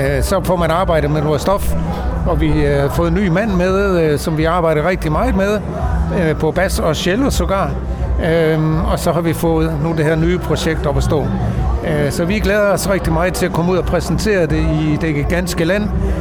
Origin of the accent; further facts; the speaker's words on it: Tønder, Region of Southern Denmark, Denmark; jeg kommer fra Tønder og spiller i bandet